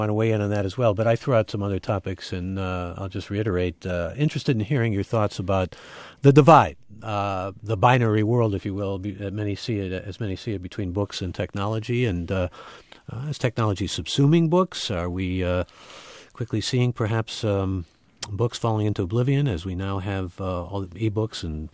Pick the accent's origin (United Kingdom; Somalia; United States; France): United Kingdom; You know, they used to, as a British, we put a clever by half and so forth.